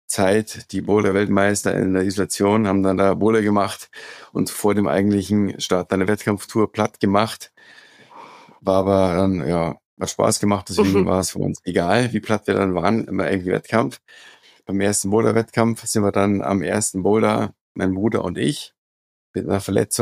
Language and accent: German; Munich, Bavaria, Germany; moved away as an adult; now in Kulmbach, Germany; ich bin im Januar 42 Jahre alt geworden. Ich bin in München aufgewachsen, bin aber seit knapp 8-9 Jahren im schönen Frankenjura in Kulmbach zu Hause.